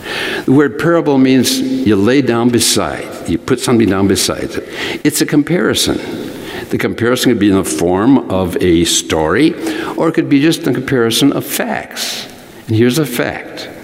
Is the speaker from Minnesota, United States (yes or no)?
yes; Minnesota, United States; Now, some of us grew up in northern climes. I grew up in Minnesota. The nights were interminable.